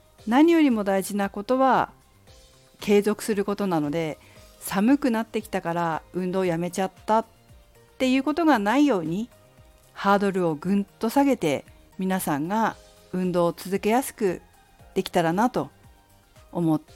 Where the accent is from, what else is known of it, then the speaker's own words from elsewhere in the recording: Fukushima, Japan; 私が福島県福島市東北出身だっていうことと